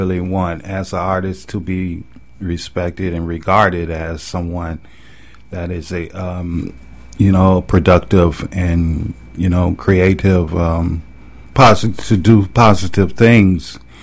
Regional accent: Cleveland, Ohio, United States; No, I'm originally from Cleveland, Ohio.

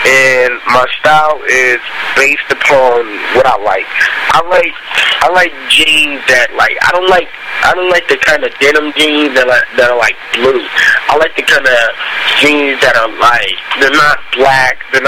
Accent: Columbus, Ohio, United States; also born or lived in Detroit, Michigan; And I'm from Detroit, Michigan. I was raised until I was 4 there, then moved to Columbus, Ohio.

